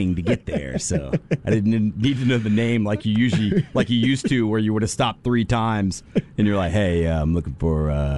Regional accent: Texas, United States; Well, I'm Texan too.

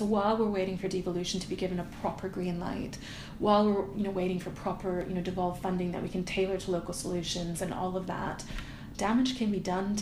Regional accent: Canada; So it's part, I think, of my being a North American, being Canadian, the structural solutions that we look for, you know, in this country for intractable problems always sort of bemuse me, actually.

